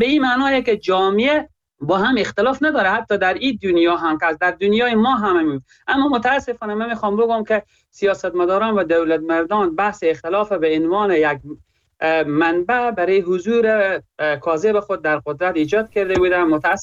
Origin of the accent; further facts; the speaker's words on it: Herat, Afghanistan; از زون غرب از هراتم